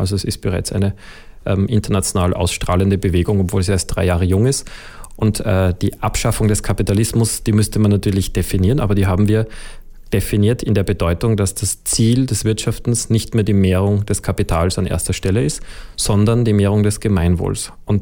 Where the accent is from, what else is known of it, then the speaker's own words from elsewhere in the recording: Salzburg, Austria; als ich bin in der Natur aufgewachsen in Salzburg